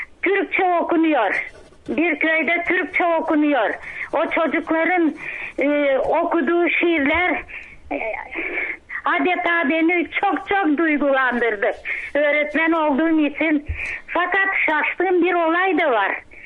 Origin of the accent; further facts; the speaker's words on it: Nozharevo, Silistra Province, Bulgaria; ben Nojarevo'dan, Silistra Sancan Nojarevo köyünden.